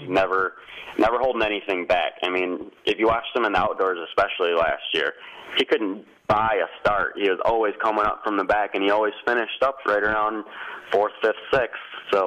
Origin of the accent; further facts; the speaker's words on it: Holly, Michigan, United States; Yeah, he's North Carolina by way of my hometown, Holly, Michigan, now.